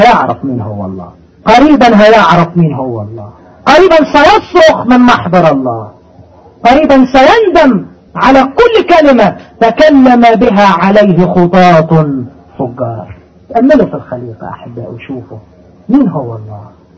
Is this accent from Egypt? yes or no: yes; Egypt; كتب في جريدة عندنا في مصر